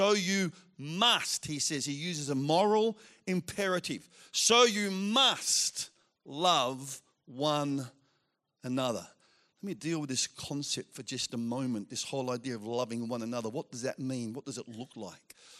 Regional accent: Lilydale, Victoria, Australia; And I've grown up in church. I grew up in Lilydale, which isn't that far from here, and grew up in Pentecostal churches.

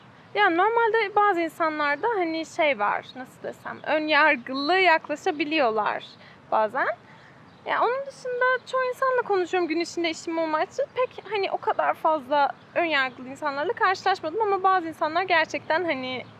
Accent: Iran; Turkish is a second language; now in Ankara, Turkey; Ben İranlıyım.

